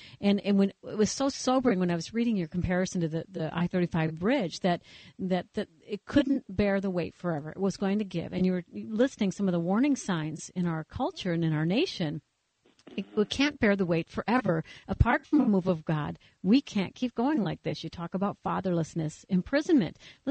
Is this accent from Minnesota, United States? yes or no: yes; Minnesota, United States; I mean, I'm from Minnesota. We broadcast out of Minnesota.